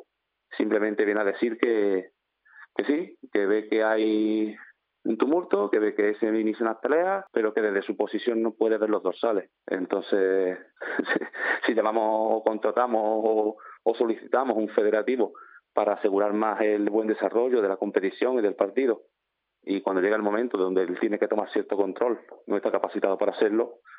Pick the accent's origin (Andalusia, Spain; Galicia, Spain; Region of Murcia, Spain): Andalusia, Spain; Puente Genil; Es cierto que yo soy de Puente Genil, he jugado y entrenado por la parte de Córdoba